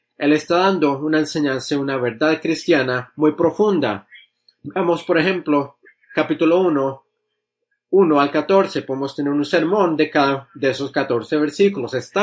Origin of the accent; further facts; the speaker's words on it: Netherlands; accent: Dutch; Spanish is a second language; Entonces necesitan tolerar, por favor, mi acento holandés.